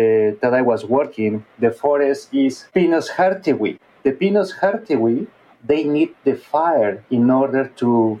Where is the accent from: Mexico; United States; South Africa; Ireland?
Mexico; English is a second language; I grew up in Mexico, and I got my bachelor's, master's degree in Mexico.